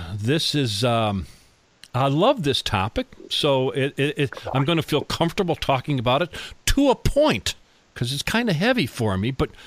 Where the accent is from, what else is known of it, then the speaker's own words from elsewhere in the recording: Scranton, Pennsylvania, United States; and we are in my hometown of Scranton, Pennsylvania. Hooray for Scranton, Pennsylvania, right, DC?